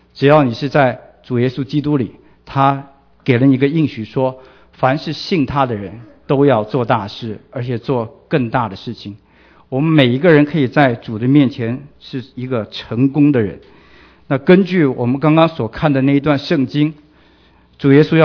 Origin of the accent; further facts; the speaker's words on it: China; now in United States; 那这个观念不是我们来到美国才有的，我们中国人几千年来差不多就是这个观念。